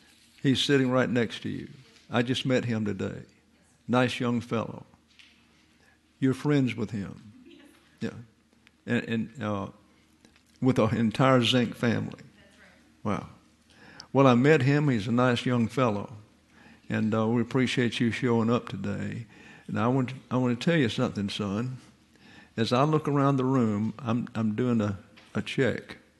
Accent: Troy, Alabama, United States; We were in Troy, Alabama, which is my hometown.

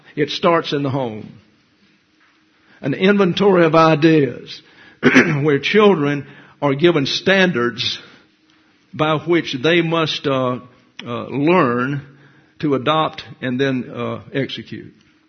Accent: the South, United States; now in St. Louis, United States; I never seen anything like it. And I'm from the South. I came up here as a church every block.

